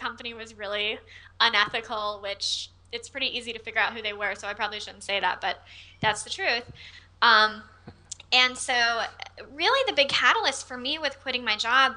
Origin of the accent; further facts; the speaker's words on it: Austin, Texas, United States; accent: Texan; I'm originally from Austin, Texas.